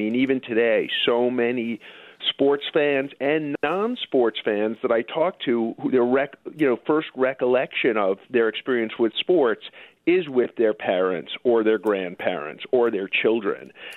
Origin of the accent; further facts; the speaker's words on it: Queens, New York, United States; I grew up in Queens near Shea Stadium